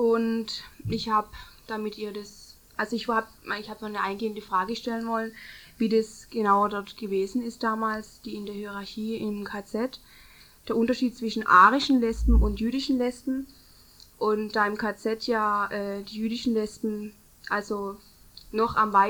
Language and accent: German; Stuttgart, Baden-Württemberg, Germany; ich komme aus Stuttgart, bin 19 Jahre alt und noch Schülerin.